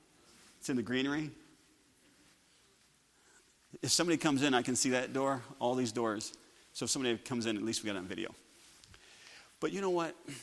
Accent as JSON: {"language": "English", "town": "Sauk Village", "region": "Illinois", "country": "United States", "tie": "born or raised there", "said": "Because growing up in Sauk Village, my dad was the pastor, and everybody that left the Christian school, they always left the church."}